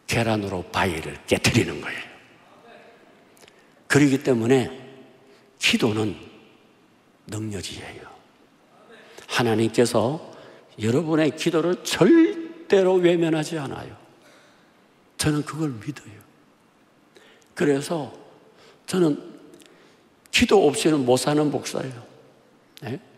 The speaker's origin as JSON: {"language": "Korean", "region": "Gyeongsang", "country": "South Korea", "said": "세 번째, 지역이 틀려요. 저는 경상도입니다."}